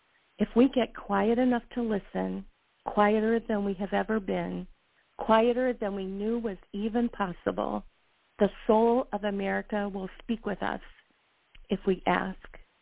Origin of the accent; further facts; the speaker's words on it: North Carolina, United States; When I was 14 years old, growing up in North Carolina, somehow, and I don't exactly know how, I came to believe that life was all about love.